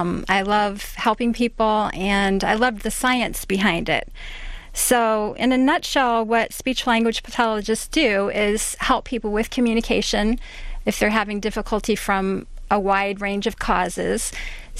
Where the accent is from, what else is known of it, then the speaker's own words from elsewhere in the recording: Florida, United States; I'm from a big family. I grew up in Florida, as you mentioned, and my father was a professor of aerospace engineering at the University of Florida.